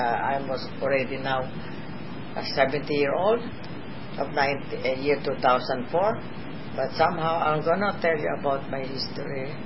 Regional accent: Manila, Metro Manila, Philippines; born there; Referring to where I was born in Malate, 407 Malate, Manila, close. This in Vermont Street, close to the Dakota Street in Manila, where I was born.

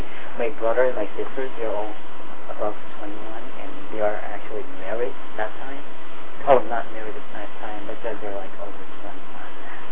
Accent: Philippines; now in United States; It's not really hard, but I do have an accent. I grew up in the Philippines

